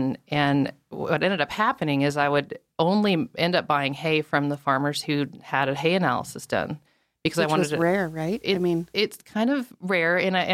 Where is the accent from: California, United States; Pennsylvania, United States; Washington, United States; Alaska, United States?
Alaska, United States; Anchorage; I have born and raised in Alaska.